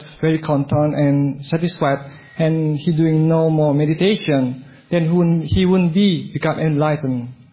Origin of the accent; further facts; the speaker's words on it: Bali, Indonesia; English is a second language; I'm from Bali.